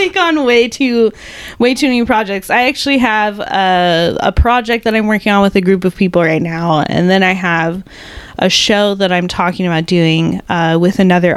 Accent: Modesto, California, United States; born there; also born or lived in Ceres; I was born in Modesto. I lived in Ceres specifically, which almost no one knows where Ceres is. It's basically Modesto.

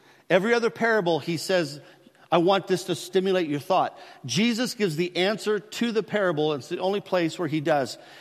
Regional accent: United States; But it seems to me that because I was from America and a Christian, that there, I had something that I could offer them

